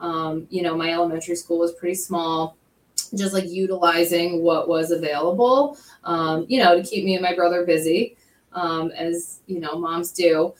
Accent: Bethel, New York, United States; So, you know, growing up, I grew up in Bethel, which is in the Monticello District. And, you know, it's funny coming back as, you know, an educator. I went through school here

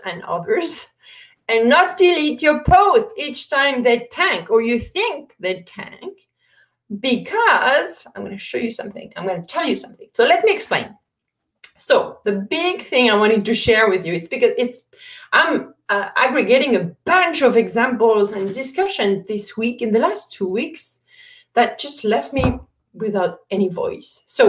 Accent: France; English is a second language; I don't know about you guys, but I come from France

